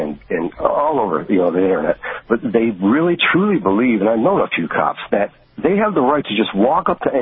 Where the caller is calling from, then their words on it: Brown City, Michigan, United States; Brown City, Michigan.